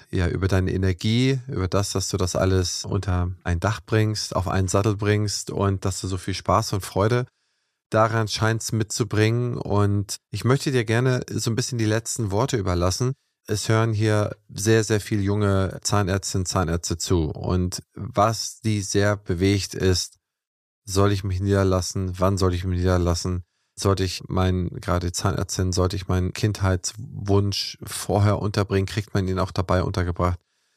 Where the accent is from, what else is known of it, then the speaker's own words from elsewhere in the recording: Schleswig-Holstein, Germany; der gar nicht in Sachsen ist und gar kein Sachseninteresse, also ne, kein spezielles Sachseninteresse hat, sondern nur ein generelles als Holsteiner.